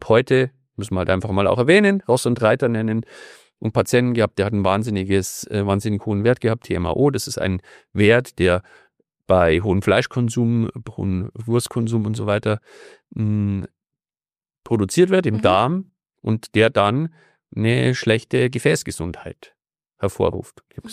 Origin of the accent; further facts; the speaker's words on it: Bavaria, Germany; Also ich komme aus Bayern